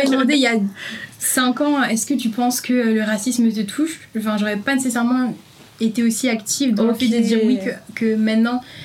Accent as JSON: {"language": "French", "town": "Chevilly-Larue", "region": "Île-de-France", "country": "France", "tie": "born or raised there", "said": "Bah moi, par exemple, je viens de Chevillarue, du coup, dans Val-de-Marne. Mmh. J'ai fait toute ma primaire et mon collège là-bas. Et quand on est arrivé là-bas, c'était une ville où il y avait très peu de minorités."}